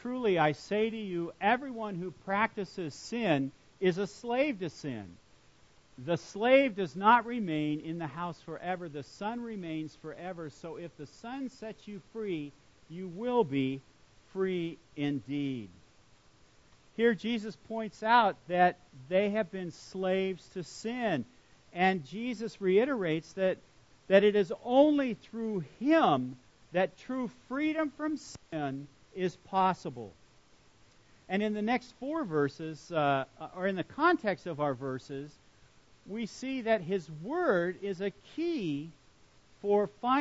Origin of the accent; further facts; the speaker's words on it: Long Beach, California, United States; You know, I grew up in Long Beach. I was born there, grew up there, and there's a place in Long Beach called the Traffic Circle.